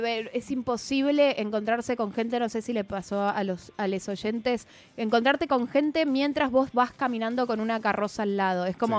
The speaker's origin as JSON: {"language": "Spanish", "region": "Catalonia", "country": "Spain", "said": "yo también soy catalana"}